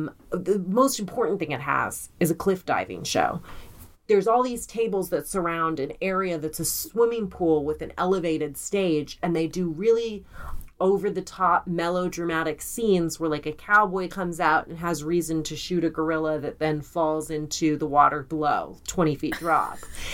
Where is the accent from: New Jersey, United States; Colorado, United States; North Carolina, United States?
Colorado, United States; I grew up in Colorado, as you know.